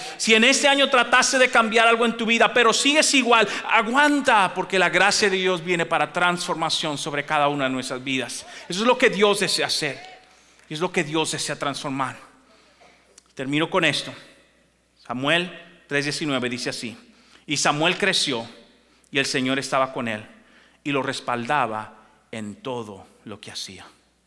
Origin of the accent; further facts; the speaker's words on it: La Vega, Dominican Republic; Yo recuerdo hace muchos, muchos años ser un adolescente y estaba en mi país. En mi país hay una catarata que se llama el Salto de Jimenoa y es preciosa esa catarata